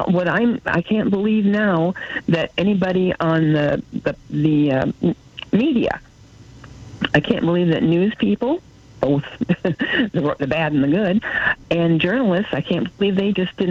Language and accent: English; Indiana, United States; I'm from Indiana, and all of our schools, but most of the ones up here in northern Indiana, all the schools started school with about 30 or 40 positions.